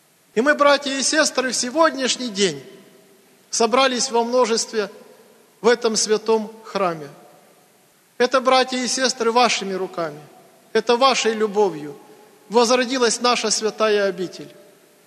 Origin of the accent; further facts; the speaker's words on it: Donetsk, Donetsk Oblast, Ukraine; на нас, может, смотрели, что мы из Донецка какие-то не такие.